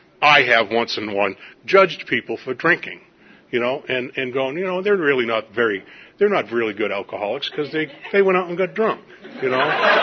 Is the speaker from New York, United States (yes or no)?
yes; Harlem, New York, United States; also born or lived in Boston; I was born in Boston, as he already broke my anonymity there, but I was adopted by a family in Harlem